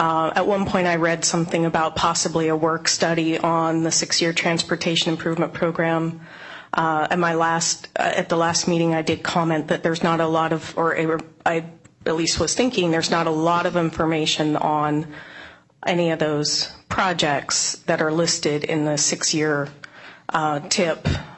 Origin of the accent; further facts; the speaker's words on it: Black Diamond, Washington, United States; now in Bellevue, United States; I'm from Bellevue, and I grew up in Black Diamond.